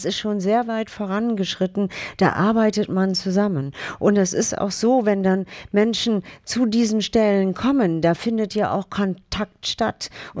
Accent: North Germany, Germany; ich komme aus Norddeutschland, ich finde das super

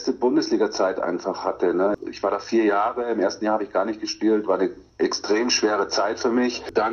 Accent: Unterhaching, Bavaria, Germany; Weil das meine Wurzeln sind, ne? Also da bin ich groß geworden. Das ist meine Heimat gewesen, ne?

